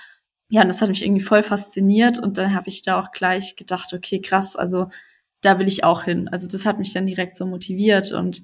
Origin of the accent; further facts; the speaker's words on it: Saarland, Germany; hatte so eine Inklusionslehrerin von der Blindenschule im Saarland, wo ich herkomme.